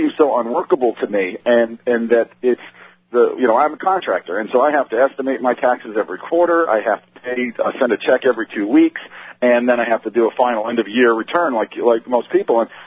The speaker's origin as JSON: {"language": "English", "town": "Dover", "region": "New Hampshire", "country": "United States", "tie": "born or raised there", "said": "I was born and raised in Dover, New Hampshire"}